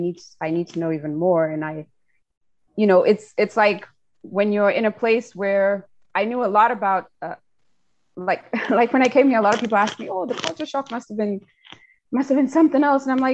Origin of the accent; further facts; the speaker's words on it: Zimbabwe; I was born and raised in Zimbabwe